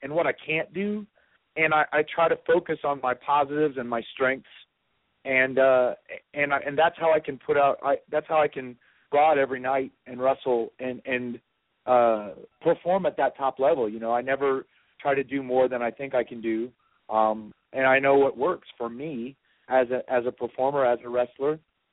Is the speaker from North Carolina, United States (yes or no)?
yes; North Carolina, United States; I grew up in North Carolina, which was the sort of the middle of the Mid-Atlantic territories